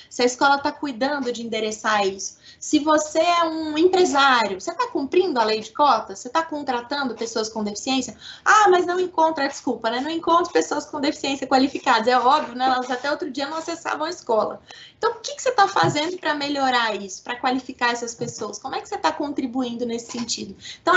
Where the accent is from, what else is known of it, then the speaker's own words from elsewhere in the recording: Belo Horizonte, Minas Gerais, Brazil; now in São Paulo, Brazil; vocês devem ter percebido pelo meu sotaque que eu não sou de São Paulo, eu sou mineira, né? Eu sou de Belo Horizonte.